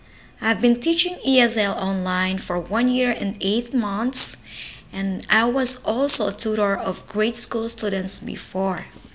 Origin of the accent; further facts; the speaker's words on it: Angeles, Central Luzon, Philippines; I am from Angeles, Pampanga. I'm 42 years old and a single mom.